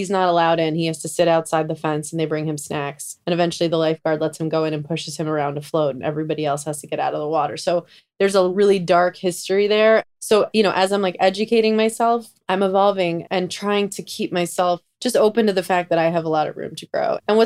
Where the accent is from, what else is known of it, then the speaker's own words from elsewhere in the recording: New York, United States; I had Black friends. You know, I loved growing up in New York, being around a diverse group of people.